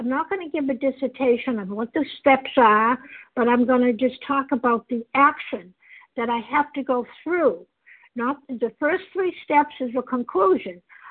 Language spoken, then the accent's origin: English; Massachusetts, United States; I'm a compulsive overeater, and I'm from Massachusetts.